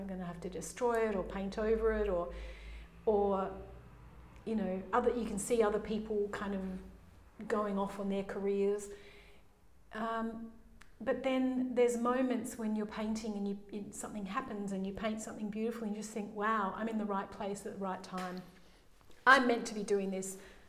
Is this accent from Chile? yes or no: no; Lake Grace, Western Australia, Australia; So I was brought up in Lake Grace, and then 50 years later...